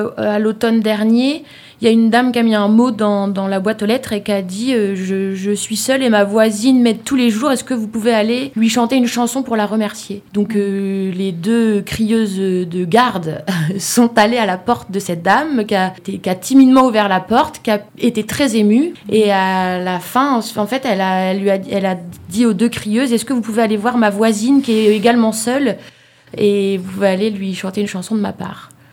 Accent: La Rochelle, Nouvelle-Aquitaine, France; On est de La Rochelle, d'un quartier qui s'appelle Lalle-la-Palisse.

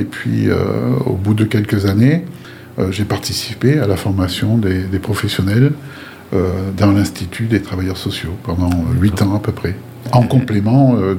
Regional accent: Paris, Île-de-France, France; born there; je suis né à Paris par accident. Mon père travaillait au Cameroun.

